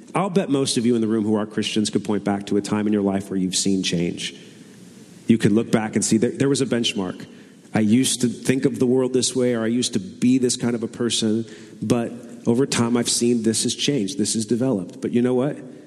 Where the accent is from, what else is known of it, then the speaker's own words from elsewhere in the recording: Redlands, California, United States; Growing up in Redlands in Southern California, it's an old orange grove town that kind of got converted into suburbia.